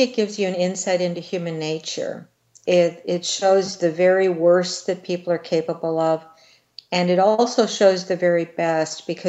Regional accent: Wisconsin, United States; Well, I grew up in Wisconsin, and part of the time was during the in the 1970s when Richard Speck killed the nurses in Chicago.

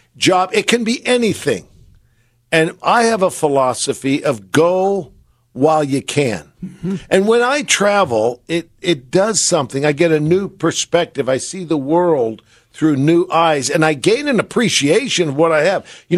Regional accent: San Francisco, California, United States; I've told the story as a young kid growing up in San Francisco. I used to go down to the pier and just watch the ships

